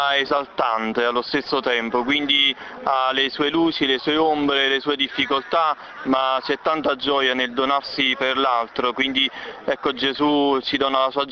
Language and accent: Italian; Maiori, Campania, Italy; Salve a tutti … vengo da Maiori, diocesi di Amalfi-Cava